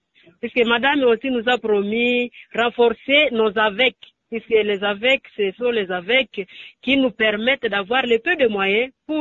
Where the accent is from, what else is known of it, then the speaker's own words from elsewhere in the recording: Lubero, North Kivu, DR Congo; Oui, depuis que la MONUSCO est chez nous à Lubero